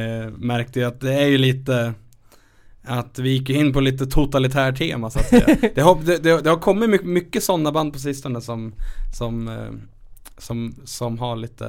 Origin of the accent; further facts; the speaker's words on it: Hudiksvall, Gävleborg County, Sweden; när han hörde att vi var från Hudik så här.